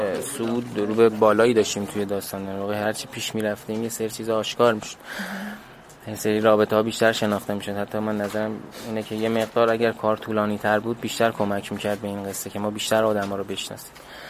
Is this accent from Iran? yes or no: yes; Kashan, Isfahan, Iran; now in Tehran, Iran; ما هممون اهل کاشان هستیم، حالا یه سری تهران زندگی می‌کنیم ولی همه اهل کاشان هستیم، یعنی تئاتر رو از کاشان شروع کردیم